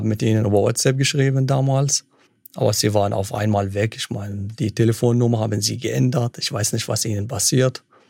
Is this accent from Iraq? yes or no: yes; Iraq; now in Germany; Ich meine, ich mag meine Heimat, aber ich kann auch nicht jetzt in den Irak wegen dem Krieg.